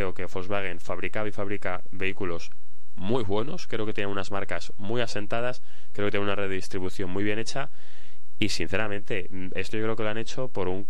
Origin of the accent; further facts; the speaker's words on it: Spain; Esto yo, siendo español, lo haría exactamente el mismo ejercicio, ¿eh?